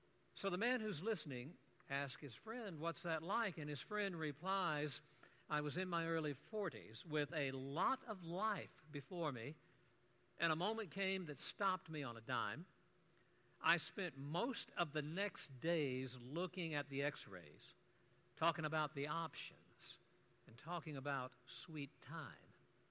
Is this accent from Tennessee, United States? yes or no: yes; Nashville, Tennessee, United States; Growing up in the Nashville area, you either had to love it or you had to flee it